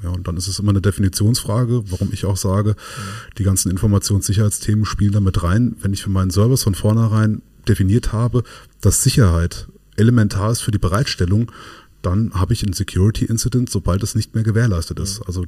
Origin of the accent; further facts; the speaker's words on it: Wetzlar, Hesse, Germany; Ich komme aus der Wetzlarer Ecke.